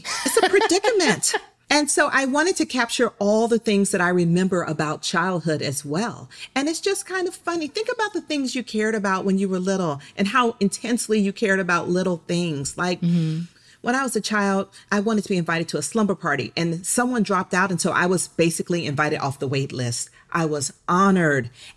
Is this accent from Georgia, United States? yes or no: yes; Atlanta, Georgia, United States; my debut, Leaving Atlanta, about growing up in Atlanta during the child murders. I actually appear as a character in that book.